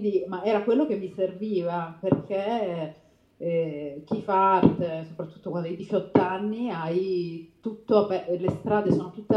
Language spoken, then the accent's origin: Italian; Messina, Sicily, Italy; okay, perché io sono siciliana. Di Messina